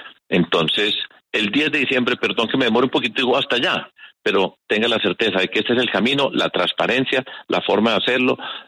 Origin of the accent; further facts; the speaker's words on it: Medellín, Antioquia, Colombia; en mi tierra, en Medellín